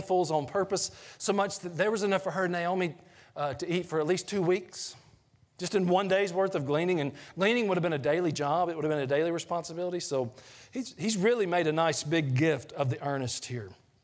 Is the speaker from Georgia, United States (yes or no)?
yes; Georgia, United States; When I grew up in Georgia, I did landscaping when my wife and I first got married